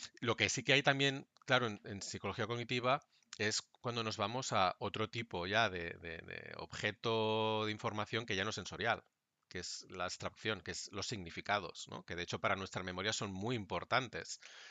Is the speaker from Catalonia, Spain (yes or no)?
yes; Barcelona, Catalonia, Spain; Sí, soy de Barcelona.